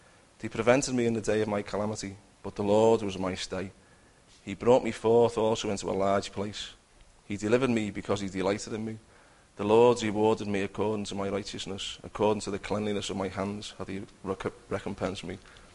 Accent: Bootle, North West England, United Kingdom; I was born and bred in Liverpool. I was brought up in Bootle.

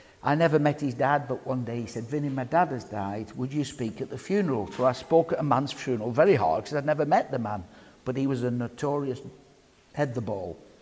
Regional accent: Ireland; being an Irishman myself

